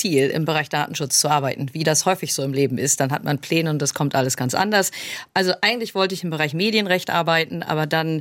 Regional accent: Bremen, Germany; Also ursprünglich komme ich aus Bremen, Hanseatin dritter Generation, habe in Osnabrück studiert, habe dann in Hamburg promoviert.

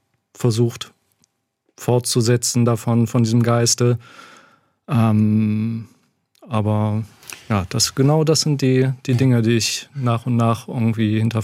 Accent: Korschenbroich, North Rhine-Westphalia, Germany; wobei in meinem Heimatort Korschenbruch auch da so der soziale Durchschnitt sicherlich über dem Bundesdurchschnitt liegt.

